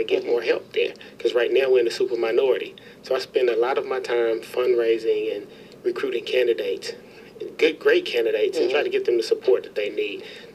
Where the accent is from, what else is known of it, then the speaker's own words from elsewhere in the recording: Nashville, Tennessee, United States; also born or lived in Chattanooga; Yeah, I was born in Chattanooga, but I was raised in Nashville. I've lived in Nashville since I was 9.